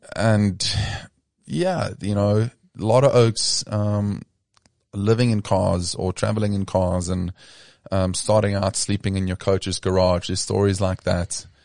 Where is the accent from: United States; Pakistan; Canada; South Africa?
South Africa; So yeah, as a South African, we have to learn to travel if you want to play European Tour